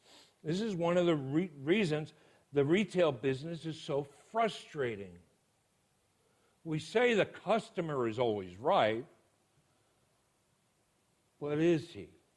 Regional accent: New York City, New York, United States; I'm from New York City. I really have a problem with condescending and patronizing people.

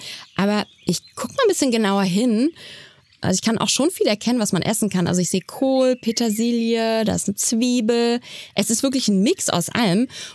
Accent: Lower Saxony, Germany; Ich komme ja aus Deutschland, bin in Niedersachsen aufgewachsen, auf einem kleinen Dorf und da gab es überall Landwirtschaft.

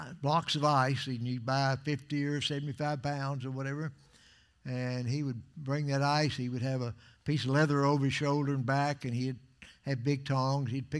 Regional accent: Memphis, Tennessee, United States; born there; also born or lived in Austin / Waco / Little Rock; in Memphis, Tennessee, and we subsequently moved to Texas, and we lived in Austin and Waco. And when we moved from Waco, Texas to Little Rock, Arkansas in 1940, we moved in what's called a Model A Ford.

